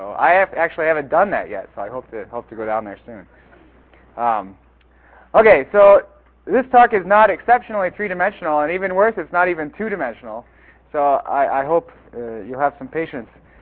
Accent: Wisconsin, United States; the turkey processing plant from my hometown in northern Wisconsin

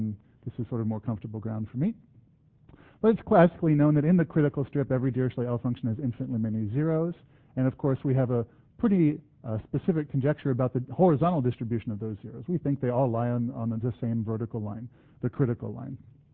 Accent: United States; even though I'm American, I did put the U in honor for him

